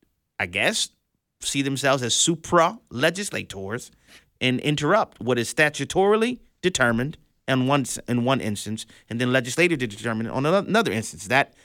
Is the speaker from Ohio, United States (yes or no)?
no; New Orleans, Louisiana, United States; There's also one in my hometown in New Orleans, Louisiana, that's announced its closure